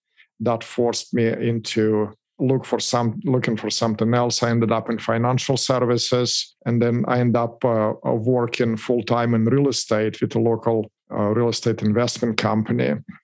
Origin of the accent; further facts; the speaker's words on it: Russia; English is a second language; moved away as an adult; I'm not native here. I was actually born and raised in Russia. I immigrated here in this beautiful country, the best country on the planet, back when I was 22 years old, and I didn't speak any English.